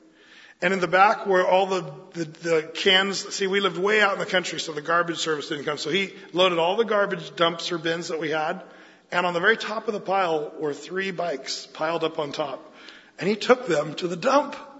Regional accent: Applegate, Oregon, United States; we had these little bikes and we'd ride them around our little property when we grew up in Applegate, Oregon.

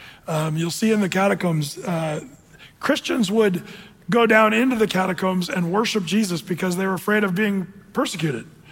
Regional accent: Oregon, United States; Boy, I grew up with that. I came from Southern Oregon.

